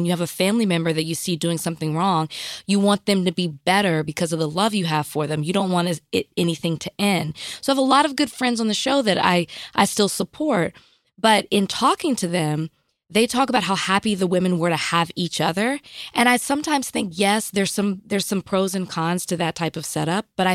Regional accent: Dallas, Texas, United States; I'm from Oak Cliff.

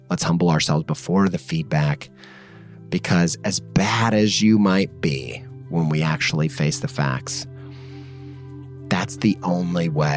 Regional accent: Ohio, United States; they do it from not just America, but my home state of Ohio. They're just a few hours away from me

